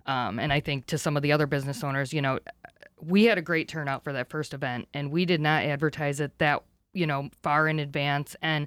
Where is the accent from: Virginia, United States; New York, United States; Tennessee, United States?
New York, United States; Buffalo; now in Rochester, United States; I'm also not originally from Rochester. I'm from Buffalo area.